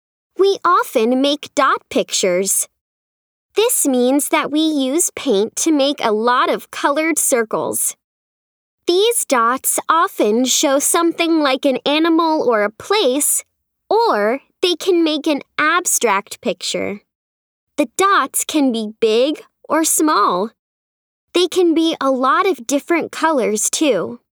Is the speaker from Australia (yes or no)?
yes; Australia; I'm from Australia. Traditional art is very important in our culture